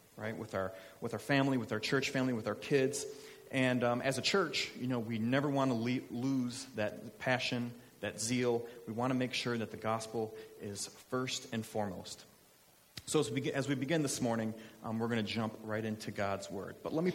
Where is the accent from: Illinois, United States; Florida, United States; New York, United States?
Illinois, United States; I grew up playing baseball. I'm from Illinois.